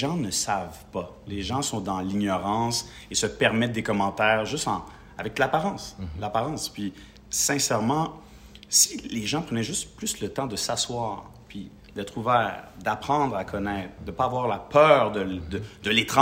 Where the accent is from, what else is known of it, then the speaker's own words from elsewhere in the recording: Quebec, Canada; born there; Je veux dire, je suis né au Québec.